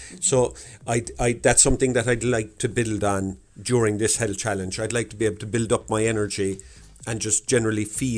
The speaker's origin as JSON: {"language": "English", "town": "Douglas", "region": "Munster", "country": "Ireland", "said": "I'm from Douglas Cork."}